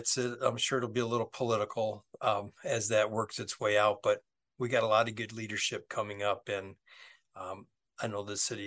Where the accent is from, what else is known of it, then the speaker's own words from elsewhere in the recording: Westland, Michigan, United States; Yeah, well, you know, I grew up in Westland, and I went to school in Westland.